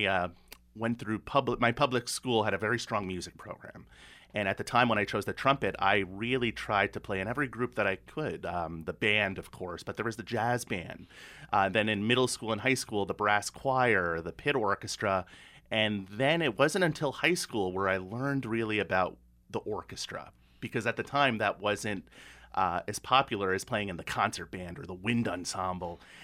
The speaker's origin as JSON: {"language": "English", "town": "Manhasset", "region": "New York", "country": "United States", "tie": "born or raised there", "said": "So I grew up in a town called Manhasset. It's in New York on Long Island."}